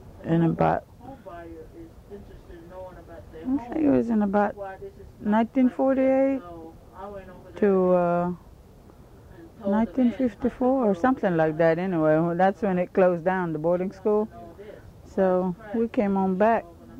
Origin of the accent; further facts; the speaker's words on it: Copeland, Florida, United States; Well, I was born here in Collier County.